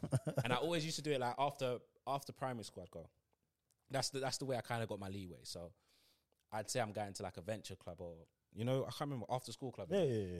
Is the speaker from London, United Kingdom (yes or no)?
yes; Peckham, London, United Kingdom; So I'm the only one. Like, and I'm from Peckham.